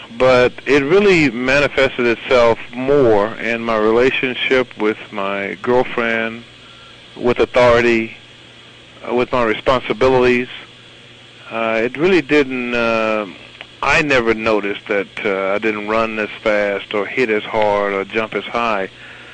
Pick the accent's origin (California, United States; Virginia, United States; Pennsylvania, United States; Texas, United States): Texas, United States; Austin; also born or lived in Oklahoma; I came from Austin, Texas.